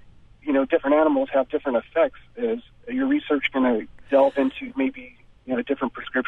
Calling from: Fremont, California, United States; I am from Fremont. I breed ball pythons.

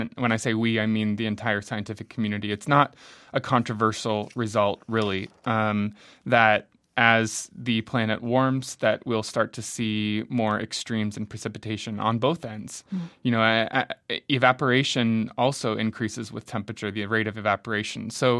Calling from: Tucson, Arizona, United States; Well, I'm here speaking from Tucson, Arizona, too.

